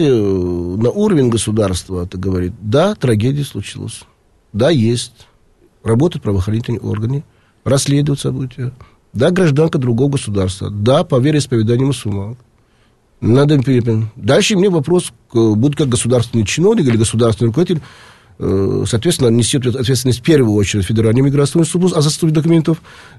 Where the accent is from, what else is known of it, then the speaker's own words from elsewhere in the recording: Tajikistan; Я горжусь Таджикистаном, потому что я таджик по национальности.